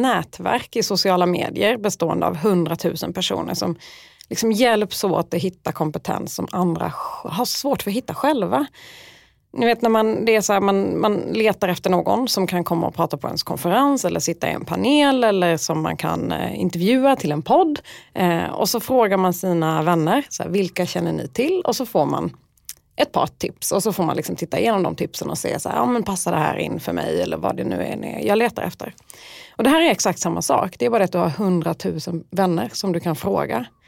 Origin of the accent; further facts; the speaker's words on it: Skåne, Sweden; now in Stockholm, Sweden; Jag skulle beskriva mig som en skåning som har bott i Stockholm längre än vad jag trodde från början. För första gången jag flyttade upp så hatade jag det och flyttade tillbaka efter något år.